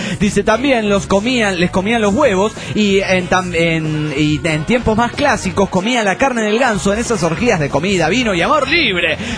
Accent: Ciudad Juárez, Chihuahua, Mexico; de Ciudad Juárez.

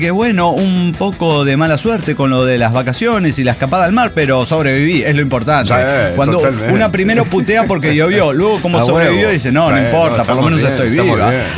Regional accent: Tabasco, Mexico; now in Chicago, United States; Soy de Tabasco y vivo en Chicago.

